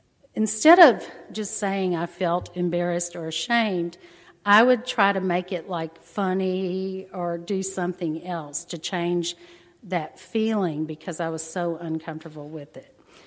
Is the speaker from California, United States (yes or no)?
no; Corpus Christi, Texas, United States; also born or lived in Galveston, United States; And so I was born there, and then he finished that, and we moved to Corpus. So I grew up in Corpus, I was the second child.